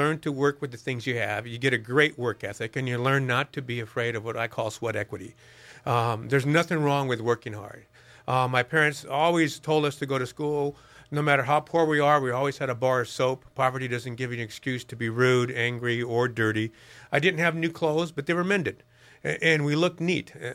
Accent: California, United States; born there; I was born in Northern California and was very poor.

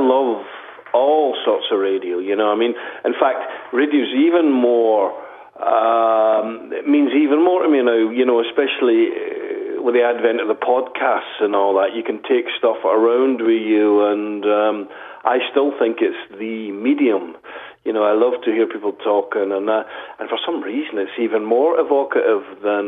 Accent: Scotland, United Kingdom; So pretty much, like most kids in the UK, my generation

